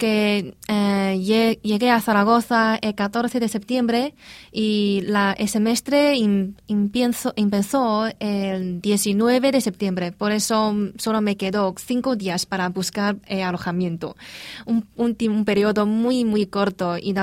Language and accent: Spanish; Shanghai, China; Spanish is a second language; Y sobre mi pueblo natal, Shanghái, creo que Shanghái a China es como Europa y el mundo. Es muy moderno, pero más poblada que aquí.